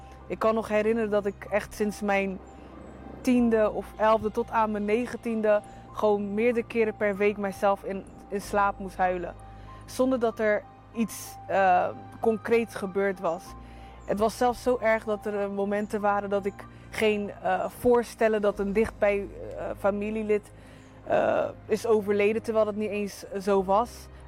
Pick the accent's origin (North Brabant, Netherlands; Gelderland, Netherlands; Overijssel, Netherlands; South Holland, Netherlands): South Holland, Netherlands; Rotterdam; ik kom uit Rotterdam.